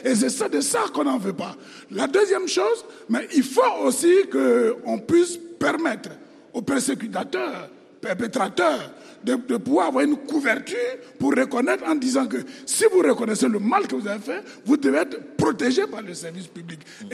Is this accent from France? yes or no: no; Côte d’Ivoire; moi, en tant qu'Ivoirien, qui veut que son pays soit stable